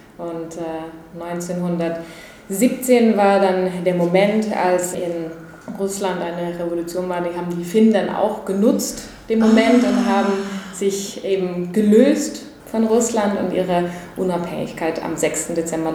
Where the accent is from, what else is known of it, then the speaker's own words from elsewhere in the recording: Mannheim, Baden-Württemberg, Germany; also born or lived in Finland; now in Berlin, Germany; ich bin in Mannheim aufgewachsen. Meine Mutter ist Finnin, mein Vater Deutscher und so habe ich 20 Jahre in Mannheim gelebt, aber dann nach dem Abitur bin ich nach Finnland gezogen, habe da dann grob geschätzt noch 10 Jahre gelebt